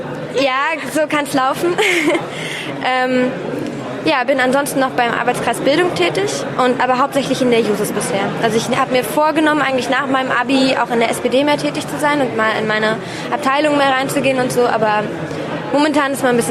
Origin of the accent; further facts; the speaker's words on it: Berlin, Germany; 17 Jahre alt, komme aus Berlin, wohne in Berlin, gehe noch zur Schule